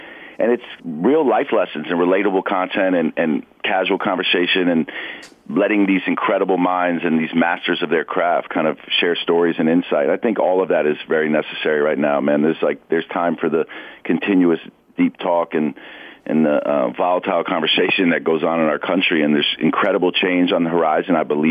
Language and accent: English; New York City, New York, United States; But my pitch, like, I grew up in New York City.